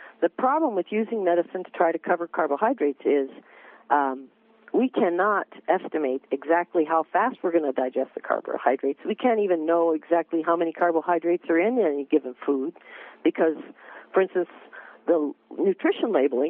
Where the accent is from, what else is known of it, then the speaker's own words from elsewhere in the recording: Arizona, United States; I'm from Arizona, so we talk about tortillas, too.